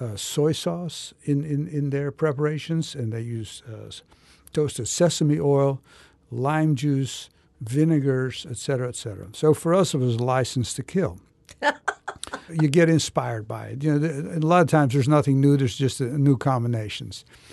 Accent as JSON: {"language": "English", "country": "Netherlands", "said": "saying just because I'm from Holland doesn't mean I can't cook French food."}